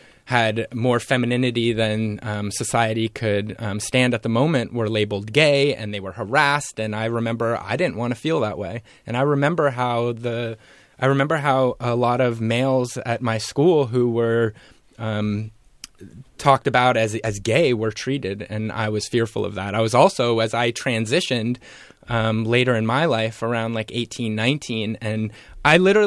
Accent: Los Angeles, California, United States; I grew up in Los Angeles. So I grew up in the Valley of Los Angeles. But also, like, I'm also a Jewish person, and I grew up in a somewhat Jewish bubble.

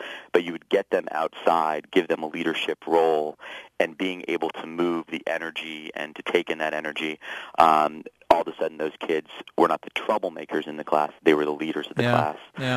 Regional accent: Seattle, Washington, United States; I grew up in Seattle to Olympic National Park.

